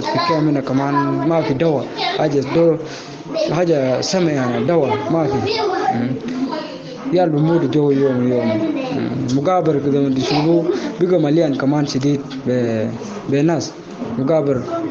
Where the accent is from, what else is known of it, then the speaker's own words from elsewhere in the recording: South Sudan; now in Ethiopia; أنا لاجي من إثيوبيا … أنا دا من ساوث السودان نينا قونا طويل في إثيوبيا